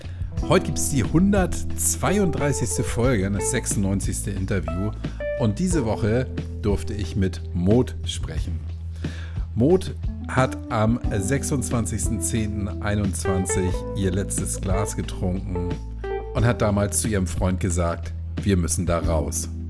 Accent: Hamburg, Germany; ich bin Hamburger

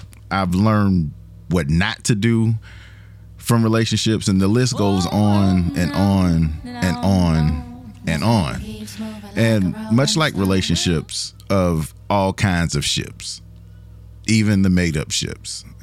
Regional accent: the South, United States; Y'all know I'm from the South for sure now.

